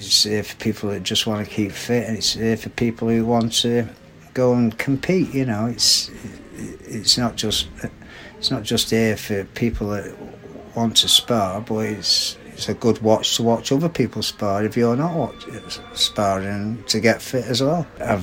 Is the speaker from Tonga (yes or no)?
no; Macclesfield, North West England, United Kingdom; born there; I come back to Macclesfield. I was born in Macclesfield, but I've lived in a few different areas, you know. And I come back to Macclesfield about 18 years ago.